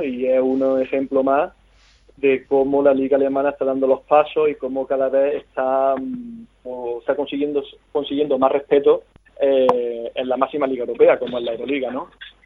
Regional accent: Spain; los que vinimos de España.

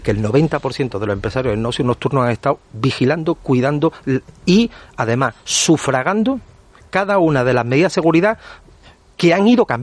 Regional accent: Andalusia, Spain; Bueno, lo digo como andaluz que soy.

